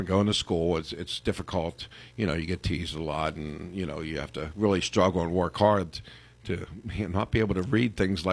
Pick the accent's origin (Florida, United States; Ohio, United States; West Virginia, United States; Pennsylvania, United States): Pennsylvania, United States; Pittsburgh; now in Freeport, United States; I grew up in the projects in Pittsburgh. Spent 11 years in Pittsburgh in the projects up on the Hill District